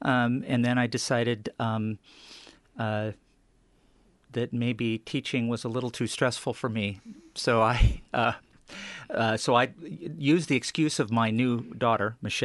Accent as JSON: {"language": "English", "town": "Eugene", "region": "Oregon", "country": "United States", "tie": "born or raised there", "also_born_or_lived": "Portland", "lives_now": "Astoria, United States", "said": "I'm a native Oregonian. I was born in Portland. Grew up in the Willamette Valley, in the Eugene area."}